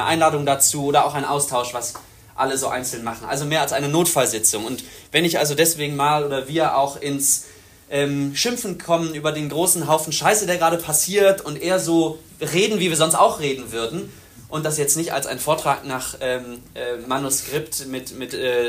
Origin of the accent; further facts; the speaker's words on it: Greifswald, Mecklenburg-Vorpommern, Germany; Genau, ich komme aus Greifswald in Mecklenburg-Vorpommern